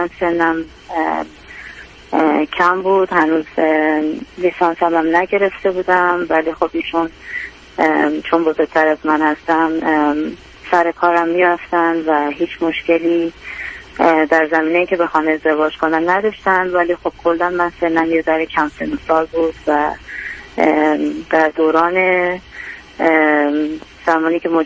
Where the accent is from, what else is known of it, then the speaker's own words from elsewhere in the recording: Iran; moved away as an adult; now in United States; بعد از ایران اومدیم به امریکا.